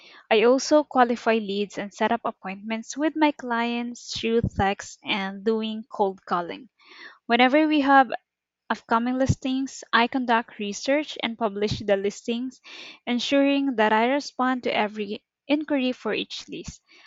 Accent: Batangas, Calabarzon, Philippines; English is a second language; I'm from Batangas, Philippines.

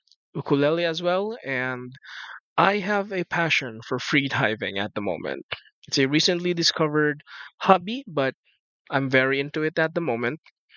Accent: Cebu City, Central Visayas, Philippines; I am 27 years old as of 2 days ago, and I'm from Cebu City, Cebu.

